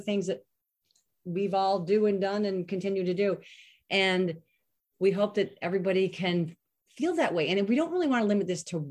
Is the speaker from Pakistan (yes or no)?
no; United States; being an American female, being born in America as a woman, you're kind of born with this mindset